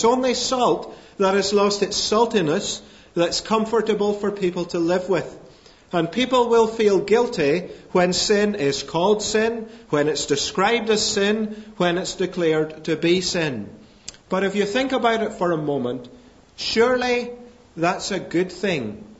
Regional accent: Scotland, United Kingdom; born there; now in Northern Ireland, United Kingdom; I'm a Scotsman by birth, but I love living in Northern Ireland

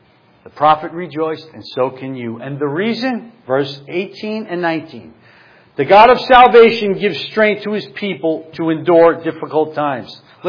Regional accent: Brooklyn, New York, United States; I'm originally from Brooklyn, and I've never been on the cyclone.

